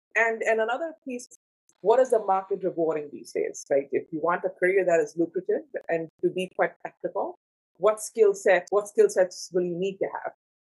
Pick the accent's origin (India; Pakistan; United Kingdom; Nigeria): India; English is a second language; moved away as an adult; now in United States; when I came from India to Purdue for undergrad, I didn't know what Ivy League schools were.